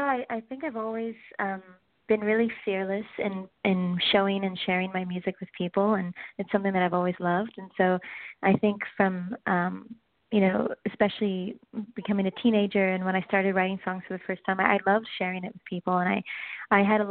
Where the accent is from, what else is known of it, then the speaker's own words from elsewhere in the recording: Cayman Islands; I'm from the Cayman Islands. I grew up there. My mom's from there. My dad is Lebanese.